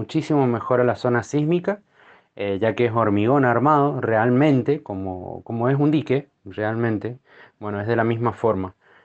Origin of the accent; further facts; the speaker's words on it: San Martín, Argentina; soy de acá de San Martín, vivo en el centro de San Martín